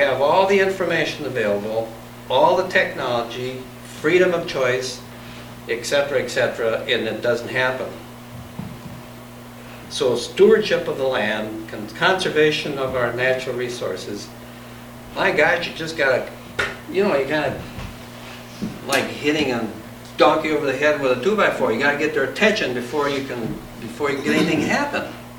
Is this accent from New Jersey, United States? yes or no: no; Wisconsin, United States; The problem with that is, in some of the areas I grew up in Wisconsin, is when your topsoil's gone, all you got left is the subsoil, and then you don't have much.